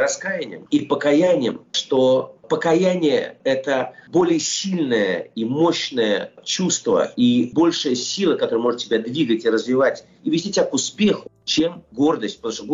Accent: Russia; moved away; я, например, вырос в России, прожил там все-таки очень много лет своей жизни.

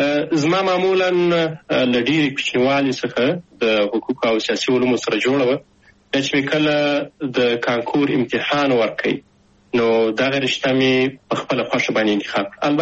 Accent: Shajoy, Zabul, Afghanistan; also born or lived in Kabul; زه اصلا د زابل ولایت د شاجوی ولسوالۍ یم. تقریبا په 2015 میلادي کې د زابل په شاجوی کې د مسازو په نوم په یوه کلی کې هلته ونړۍ ته راغلم،

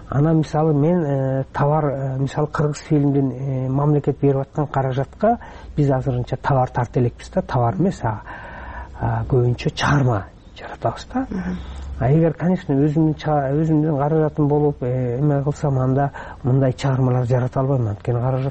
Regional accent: Naryn, Naryn Region, Kyrgyzstan; Мен өзүм Нарында чоңойдум.

